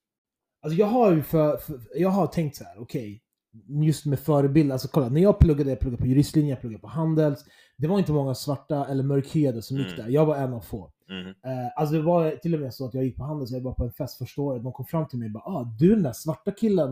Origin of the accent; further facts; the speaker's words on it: Sweden; När jag växte upp i Sverige på 1800-talet.